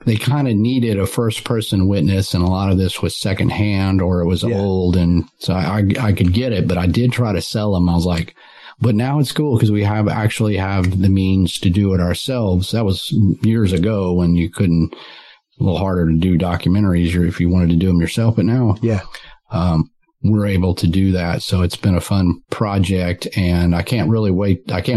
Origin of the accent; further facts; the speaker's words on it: Dallas, Texas, United States; So for a while there, I grew up in the Dallas-Fort Worth.